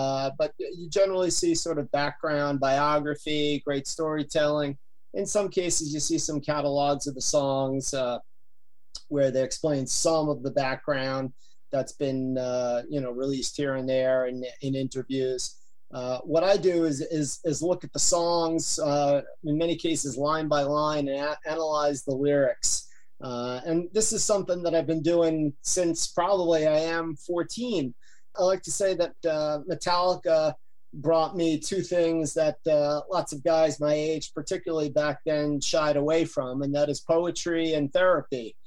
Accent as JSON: {"language": "English", "town": "Yonkers", "region": "New York", "country": "United States", "said": "So I'm from Yonkers, right outside New York City, and so yeah, we'd see the shows in the New York metro area."}